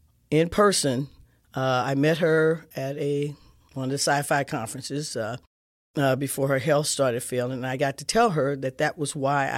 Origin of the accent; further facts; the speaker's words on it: St. Louis, Missouri, United States; Well, I grew up kid in St. Louis in the city, product of a 16-year-old mom, matriarch of the family.